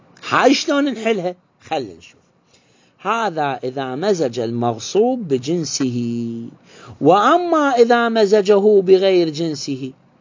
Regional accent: Iraq; عندنا بالعراق

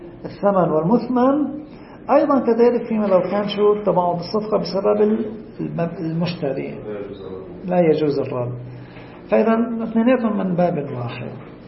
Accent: Lebanon; مثل هلأ هود عندنا بلبنان مثلا

